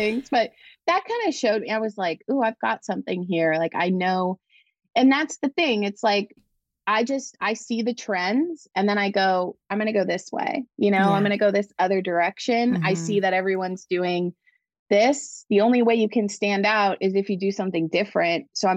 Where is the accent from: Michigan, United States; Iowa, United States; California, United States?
California, United States; I grew up in the Bay Area. I'm here right now visiting my parents.